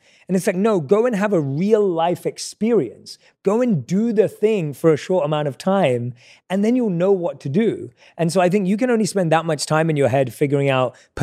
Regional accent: London, United Kingdom; That's not real for an Indian kid growing up in London.

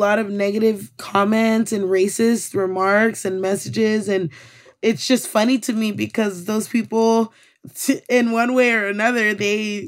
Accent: Mexico; I would say, you know, like, well, I'm Mexican, and I wouldn't want to go into detail about it. I feel like now I'm just more proud to tell my story and to tell people where I come from and who I am.

